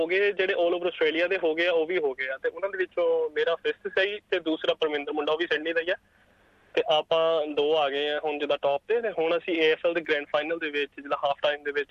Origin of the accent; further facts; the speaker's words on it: Mirthala, Punjab, India; ਮੈਂ ਭਾਜੀ ਜ਼ਿਲ੍ਹਾ ਪਠਾਨਕੋਟ ਹੈ ਸਾਡਾ, ਅਤੇ ਜੀ ਪਿੰਡ ਮੀਰਥਲਾ ਹੈ ਨਾ ਮੇਰੇ ਪਿੰਡ ਦਾ ਜੀ।